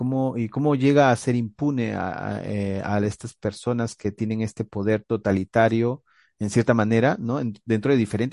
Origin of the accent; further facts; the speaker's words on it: Peru; una situación que está pasando en mi propio país. Yo soy peruano